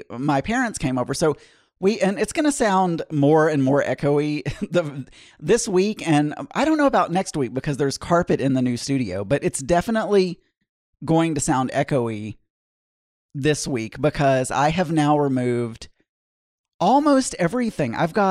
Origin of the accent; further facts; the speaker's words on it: United States; which was not something I had ever really done as an American